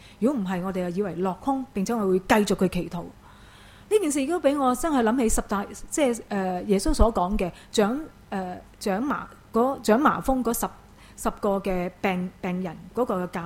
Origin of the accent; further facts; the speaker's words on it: Hong Kong; 现在对于我们香港人来讲